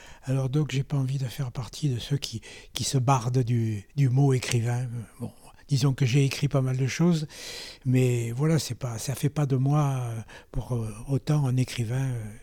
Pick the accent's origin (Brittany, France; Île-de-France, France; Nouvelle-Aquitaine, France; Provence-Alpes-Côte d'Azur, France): Provence-Alpes-Côte d'Azur, France; Marseille; comme tous les Marseillais, je suis à 100%, c'est-à-dire je suis d'origine italo-corse et normande. Donc Marseillais pur sucre.